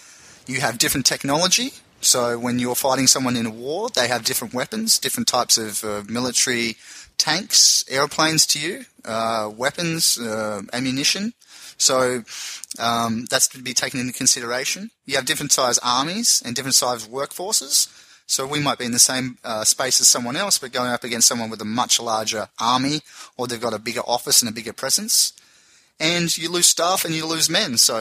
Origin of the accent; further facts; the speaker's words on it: Tasmania, Australia; All the time from my hometown because I'm born in Tasmania.